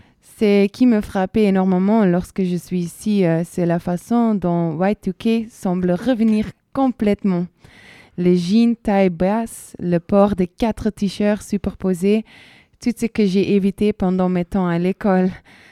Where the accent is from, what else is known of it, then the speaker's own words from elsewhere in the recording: Belgium; je viens de Belgique